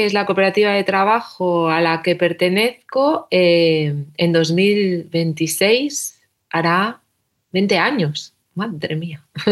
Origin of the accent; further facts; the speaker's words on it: L'Hospitalet de Llobregat, Catalonia, Spain; Hace 20 años estudiamos Bellas Artes, crecimos en Hospitalet y queríamos poder trabajar al servicio del territorio que habitábamos.